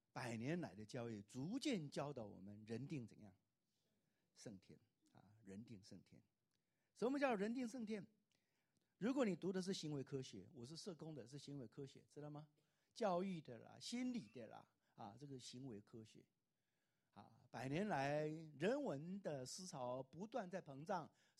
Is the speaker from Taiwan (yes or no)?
yes; Taiwan; 我是台湾来的学生